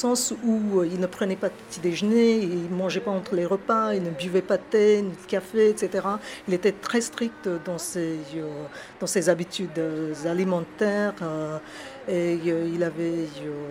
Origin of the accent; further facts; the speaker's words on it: Mumbai, Maharashtra, India; grands-parents maternels sont venus à Bombay il y a 50 ans, je crois à peu près. Ma mère elle-même, elle est née à Bombay et moi également. On est resté à Bombay, mais très ancré dans notre culture du Sud